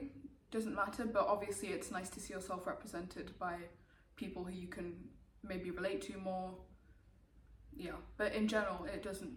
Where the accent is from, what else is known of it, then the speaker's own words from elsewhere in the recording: Gambia; they're like, oh, I'm from Gambia. I'm like, oh, me too.